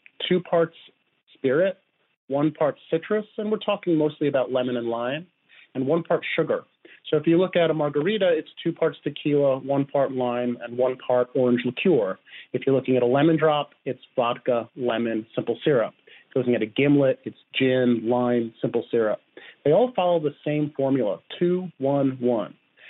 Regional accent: New York, United States; now in Oakland, United States; I'm a bartender from Oakland, California, originally from New York, but I've made Oakland my home for the last 20 years.

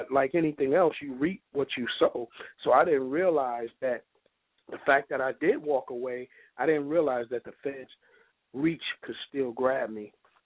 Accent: California, United States; While growing up in California, I always remembered the life that my father had lived

